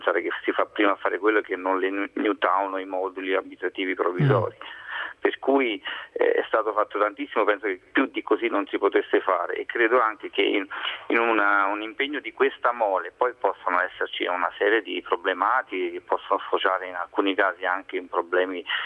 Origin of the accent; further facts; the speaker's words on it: L'Aquila, Abruzzo, Italy; Io sono di L'Aquila e vivo fortunatamente nella mia casa, che ha avuto pochi danni.